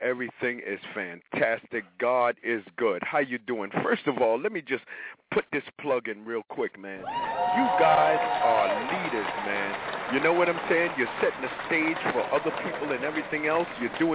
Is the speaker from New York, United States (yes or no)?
yes; New York City, New York, United States; Born and raised in New York City, Harlem, USA. I don't only rap, I work for the city of New York for the last 31 years